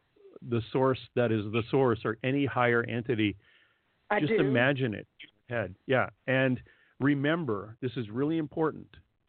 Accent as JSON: {"language": "English", "country": "Canada", "said": "which is hard for me to say because I'm Canadian and we say Z."}